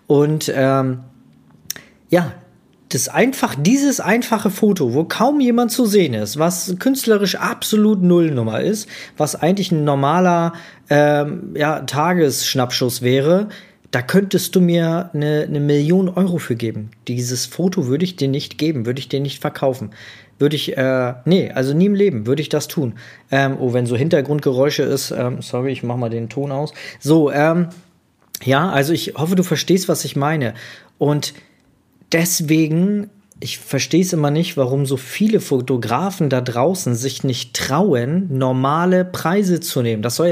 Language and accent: German; Magdeburg, Saxony-Anhalt, Germany; born there; aber ich wurde in Magdeburg geboren und das war damals noch in der DDR, ne? Also der östliche Teil von Deutschland